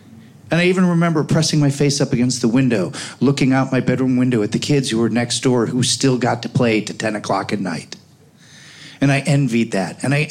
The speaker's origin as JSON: {"language": "English", "town": "Oak Park", "region": "Illinois", "country": "United States", "tie": "born or raised there", "said": "I grew up on Gunderson and Madison in Oak Park."}